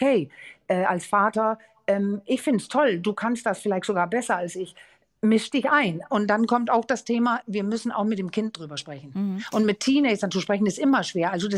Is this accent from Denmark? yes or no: yes; Denmark; Wir sagen Pappmutter, ich bin ja Dänin, das echte Elternteil.